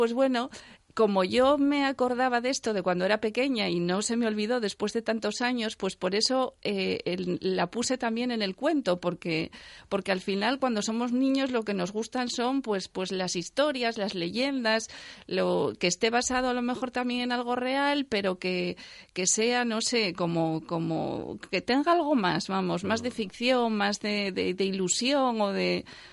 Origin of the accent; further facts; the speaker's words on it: Asturias, Spain; porque los dos padres somos asturianos.